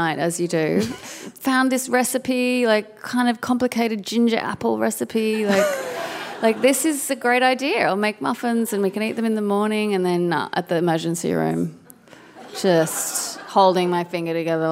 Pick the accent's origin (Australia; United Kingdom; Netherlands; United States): Australia; Well, I am Australian.